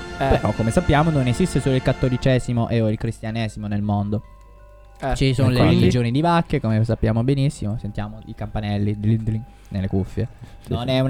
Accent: Taranto, Apulia, Italy; Io e Federico siamo di Taranto

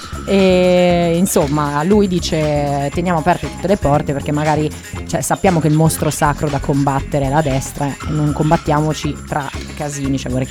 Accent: Milan, Lombardy, Italy; Sono di Milano, Arcore è lì

